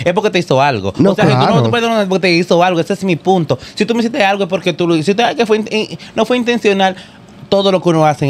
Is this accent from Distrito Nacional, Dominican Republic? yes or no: no; San Francisco de Macorís, Duarte, Dominican Republic; born there; Yo nací en San Francisco de Macorís.